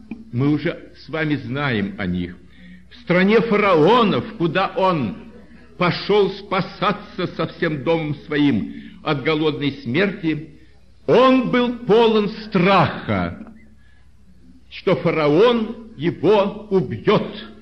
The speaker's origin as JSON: {"language": "Russian", "region": "Saint Petersburg", "country": "Russia", "tie": "born or raised there", "said": "Я, как уроженец города Ленинграда, вспоминаю многие достопримечательности этого чудесного города"}